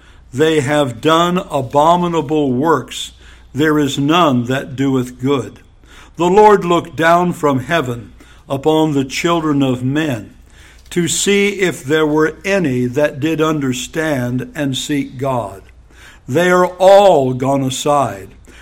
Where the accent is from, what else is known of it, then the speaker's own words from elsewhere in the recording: California, United States; Now, I'm from California, and the church I grew up in, well, the trustees could smoke, but the deacons could not.